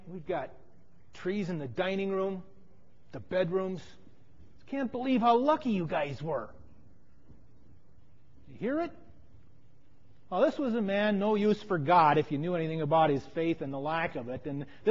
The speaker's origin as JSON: {"language": "English", "region": "Oregon", "country": "United States", "tie": "born or raised there", "said": "In my home state of Oregon, they use the Indian name Chinook."}